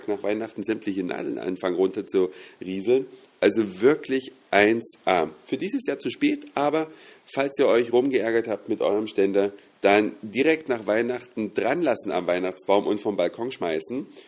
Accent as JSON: {"language": "German", "region": "Saxony", "country": "Germany", "tie": "born or raised there", "said": "am Fuße des Erzgebirges, wo meine Heimat ursprünglich ist"}